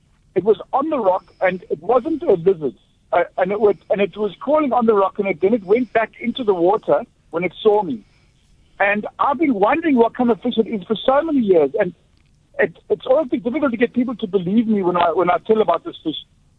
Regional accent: Eastern Cape, South Africa; I grew up in Eastern Cape as well.

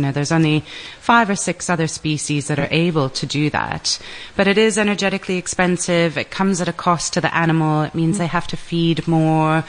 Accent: Canada; now in South Africa; I'm a Canadian citizen

